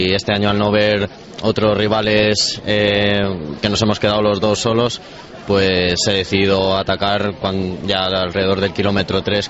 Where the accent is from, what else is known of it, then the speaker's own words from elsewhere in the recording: Ávila, Castile and León, Spain; now in United Kingdom; porque estoy viviendo en Inglaterra y siempre vengo por Navidades, soy de Ávila y me queda cerca